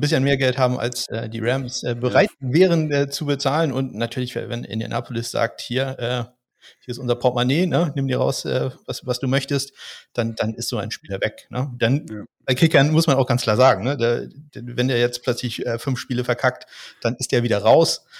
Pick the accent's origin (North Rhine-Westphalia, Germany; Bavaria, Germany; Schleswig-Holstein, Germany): Schleswig-Holstein, Germany; Kiel; ich komme aus Kiel, gehe mittlerweile stark auf die 50 zu